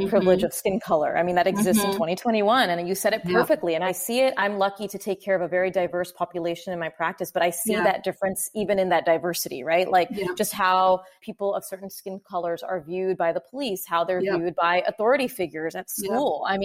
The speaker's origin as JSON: {"language": "English", "country": "United States", "said": "because I'm an Indian American woman trying to share, you know, that perspective."}